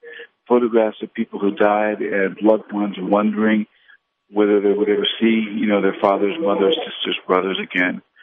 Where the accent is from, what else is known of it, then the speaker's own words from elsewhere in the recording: New York, United States; I mean, I'm a New Yorker, but I happened to be in Washington that day.